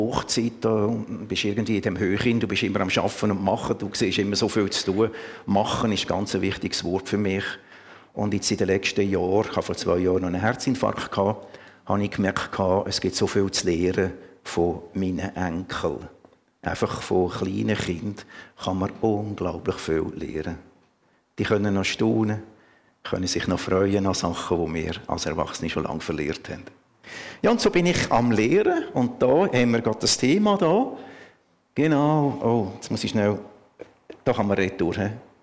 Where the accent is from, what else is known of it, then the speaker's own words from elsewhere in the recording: Lucerne, Switzerland; accent: Sorentaler dialect; Von meinem Dialekt her, ich habe einen Sorentaler Dialekt. Also komme ursprünglich aus dem Kanton Luzern, bin katholisch aufgewachsen.